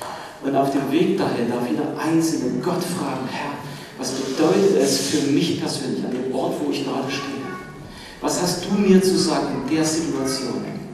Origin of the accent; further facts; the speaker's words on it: Chemnitz, Saxony, Germany; ein Traum ist es, für uns als Chemnitzer